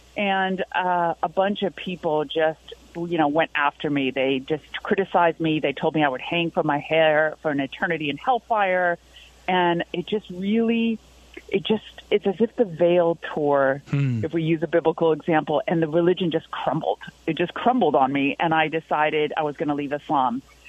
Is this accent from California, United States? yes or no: yes; Beverly Hills, California, United States; But I grew up in Beverly Hills, California, to secular family. They immigrated from Iran